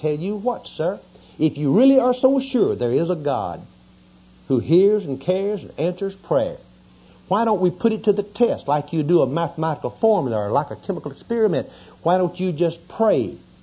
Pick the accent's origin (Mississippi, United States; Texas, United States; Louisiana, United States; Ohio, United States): Louisiana, United States; I'm from Louisiana, I mentioned a few moments ago. And down our way, we eat most anything that doesn't eat us first.